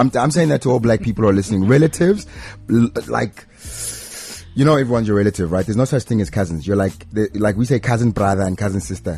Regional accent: Pretoria, Gauteng, South Africa; You know, when I grew up in Pretoria, right, going to town was like, you just knew you were safe. It's not like Joburg.

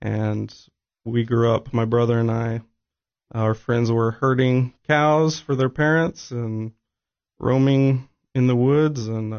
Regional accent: Kenya; now in United States; So I was born in Kenya in East Africa and grew up there. At this point, I've spent probably half of my life here in the States and about half of my life in East Africa, both as a child and as an adult.

